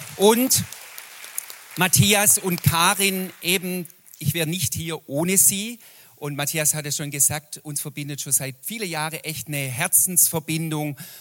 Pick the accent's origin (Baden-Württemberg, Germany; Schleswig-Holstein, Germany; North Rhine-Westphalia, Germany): Baden-Württemberg, Germany; Kirchheim unter Teck; ich komme aus Kirchheim, Teck. Jemand sagte mal Kirchheim, also das heißt Kirchheim unter Teck.